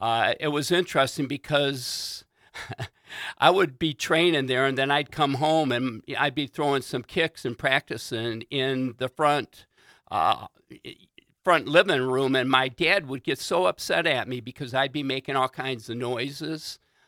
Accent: Warren, Michigan, United States; I grew up in Warren, Michigan, on the streets, and it was pretty wild and crazy back then, right?

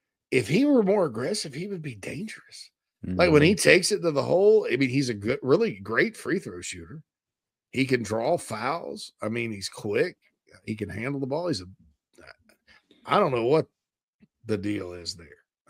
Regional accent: Spartanburg, South Carolina, United States; I really am proud of my hometown.

